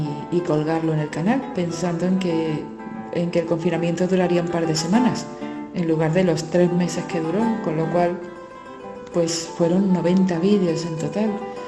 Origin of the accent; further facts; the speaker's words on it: Seville, Andalusia, Spain; a mí muchas veces me preguntan si puedo tocar flamenco, ya que soy sevillana